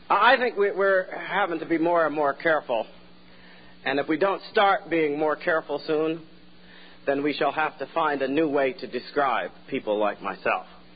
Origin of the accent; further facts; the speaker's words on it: United States; I know for certain that I am an American.